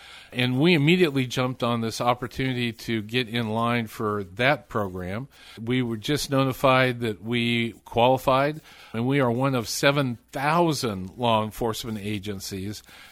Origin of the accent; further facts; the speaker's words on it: Washington, United States; back in Washington State, my home state, and where a good portion of my policing career started.